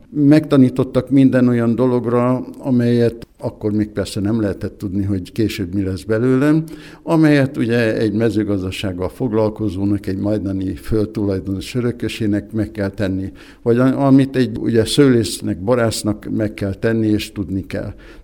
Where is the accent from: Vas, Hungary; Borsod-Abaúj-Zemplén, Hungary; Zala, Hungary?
Borsod-Abaúj-Zemplén, Hungary; Pácin; Hát igen, én Pácink községbe születtem. Gyermekkorom, ifjúsági korom legszebb faluja és települése volt, különösen addig, amíg a nagyszüleim éltek.